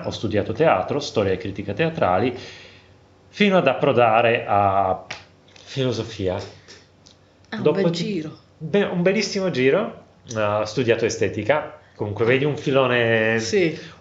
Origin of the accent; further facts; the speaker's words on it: Slovakia; Italian is a second language; Ok, allora, io sono cresciuto in Slovacchia, ex Cecoslovacchia.